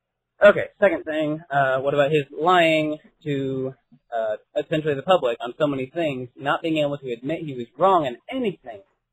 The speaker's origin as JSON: {"language": "English", "region": "Indiana", "country": "United States", "said": "from Indiana."}